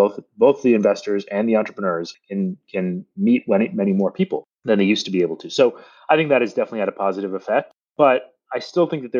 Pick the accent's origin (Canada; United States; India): India; born there; So I was born in India.